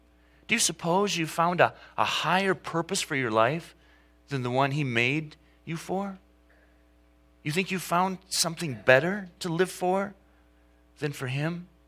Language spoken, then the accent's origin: English; Saginaw, Michigan, United States; born there; If I was born in Western China in 1975 instead of Saginaw, Michigan, that would be me too.